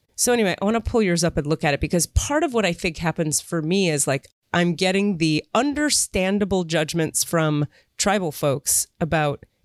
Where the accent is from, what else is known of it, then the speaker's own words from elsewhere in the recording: Miami, Florida, United States; I'm from Miami.